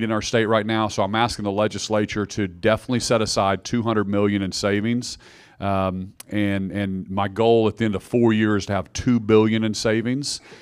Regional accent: Oklahoma, United States; because I grew up in Oklahoma. I'm a fourth generation Oklahoman

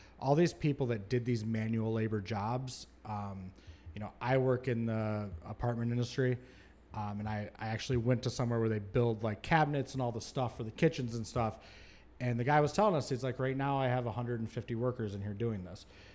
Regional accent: Michigan, United States; I mean, I grew up in Michigan. Our entire economy and everything in that state is buoyed

